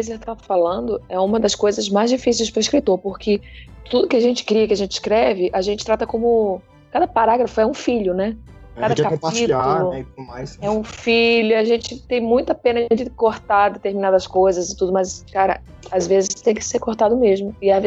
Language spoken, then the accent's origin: Portuguese; Rio de Janeiro, Brazil; E eu sou do Rio de Janeiro, então os eventos do Rio de Janeiro eu costumo participar